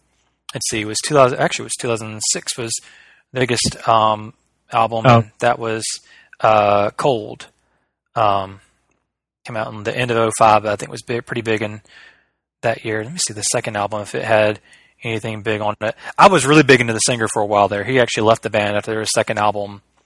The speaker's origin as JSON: {"language": "English", "region": "Alabama", "country": "United States", "said": "I'm from Alabama, and I don't remember doing line dancing in PE"}